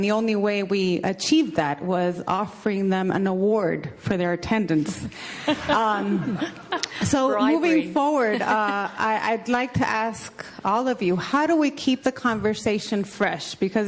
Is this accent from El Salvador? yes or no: yes; El Salvador; I'm from El Salvador